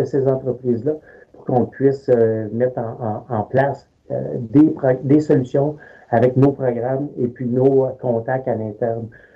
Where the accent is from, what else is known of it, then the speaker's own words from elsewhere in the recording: Quebec, Canada; moi, je suis natif de l'Outaouais